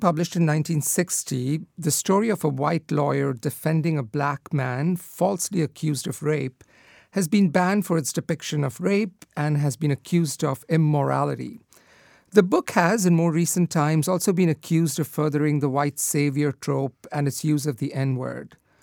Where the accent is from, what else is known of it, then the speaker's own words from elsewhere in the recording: India; growing up in India